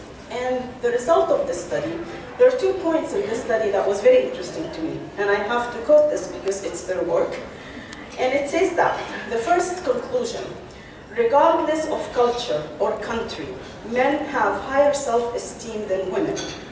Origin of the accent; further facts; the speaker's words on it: Egypt; moved away as an adult; now in United States; I'm an immigrant from Egypt. I moved to the United States about 31 years ago.